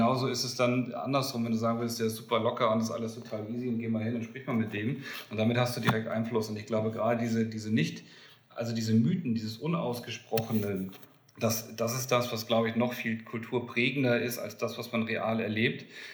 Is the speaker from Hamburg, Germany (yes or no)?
yes; Hamburg, Germany; born there; Also ich bin in Hamburg geboren, habe dann ein bisschen studiert